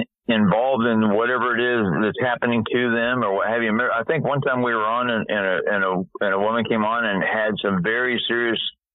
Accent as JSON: {"language": "English", "town": "Tallahassee", "region": "Florida", "country": "United States", "said": "I'm like, but he didn't know I'm from Tallahassee, so it was kind of funny."}